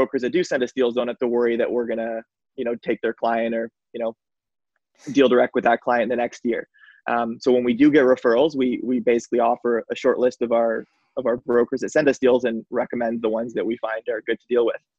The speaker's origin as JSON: {"language": "English", "town": "St. Catharines", "region": "Ontario", "country": "Canada", "tie": "born or raised there", "lives_now": "Toronto, Canada", "said": "I'm born and raised in Niagara, Ontario. So kind of near the border of Niagara on the Lake, St. Catharines, where I'm from."}